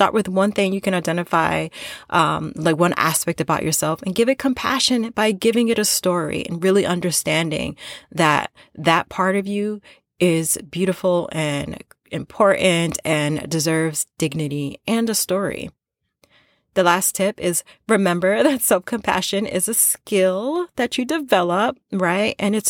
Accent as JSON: {"language": "English", "town": "Queens", "region": "New York", "country": "United States", "tie": "born or raised there", "accent": "New York", "said": "I'm a New Yorker, born and raised in Queens, New York. If the accent comes out, it comes out. It's a part of who I am."}